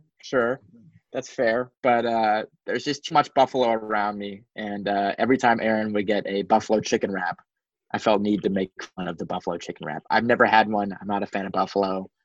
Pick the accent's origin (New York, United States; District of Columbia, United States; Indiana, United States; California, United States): California, United States; I have a thought that I'm from California, and ever since I came to this coast for school